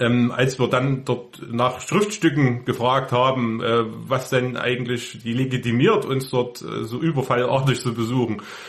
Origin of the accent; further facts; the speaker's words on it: Saxony, Germany; insbesondere in Sachsen, hier bei uns im Erzgebirge